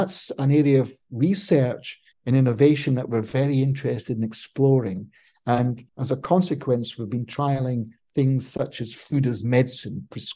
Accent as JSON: {"language": "English", "region": "Scotland", "country": "United Kingdom", "lives_now": "United States", "said": "And as a Scotsman arriving in the Golden State, I started to look into this"}